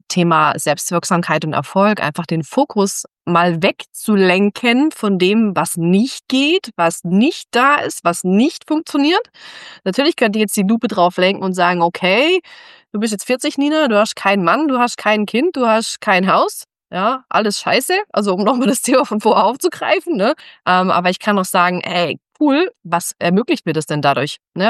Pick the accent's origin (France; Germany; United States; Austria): United States; Texas; Ich bin ja in Texas aufgewachsen.